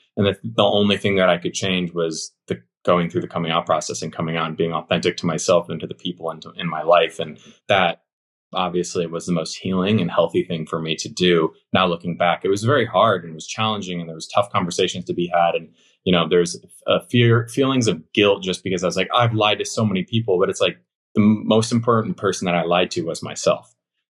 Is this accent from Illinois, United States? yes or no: yes; Illinois, United States; Where I grew up in Illinois and being part of the sports community and the Christian community